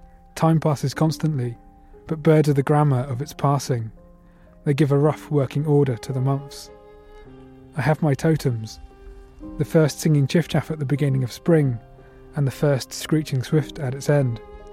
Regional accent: East of England, United Kingdom; now in Dumfries, United Kingdom; growing up in East Anglia, there's plenty of geese

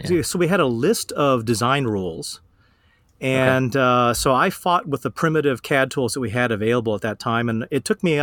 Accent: California, United States; But I grew up in California, and I was always kind of hoping to get back to California.

